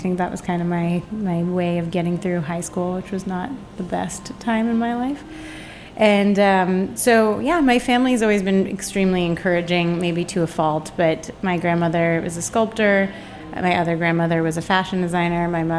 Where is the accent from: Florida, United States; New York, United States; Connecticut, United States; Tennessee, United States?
New York, United States; But, I think growing up in New York is a very, you're immediately expected to be driven and focused.